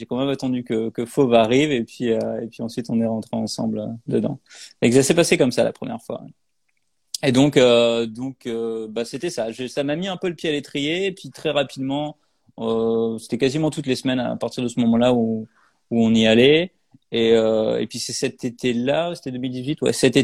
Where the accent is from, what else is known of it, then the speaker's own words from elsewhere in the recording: France; now in Canada; Ah oui, je viens de la France, effectivement, avant ça. Bon, ça se reconnaît, je pense.